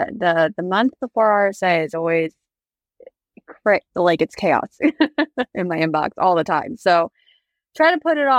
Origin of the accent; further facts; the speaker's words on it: Charlotte, North Carolina, United States; So many people here, I'm from Charlotte, and get so excited because they know someone who just moved there, who bought a house there. I grew up before, breweries were on every block